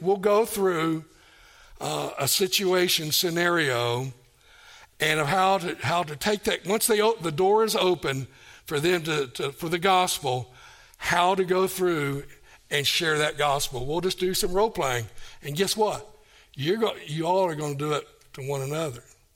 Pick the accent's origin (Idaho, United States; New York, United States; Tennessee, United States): Tennessee, United States; Kingsport; And she's in Kingsport, Tennessee, going to church that's my hometown.